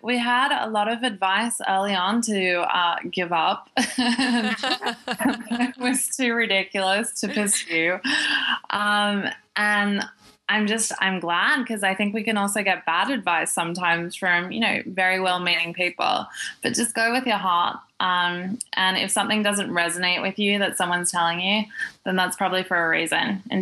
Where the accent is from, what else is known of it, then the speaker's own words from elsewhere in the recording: Australia; I'm from Australia, so it's, you know, obviously still quite well connected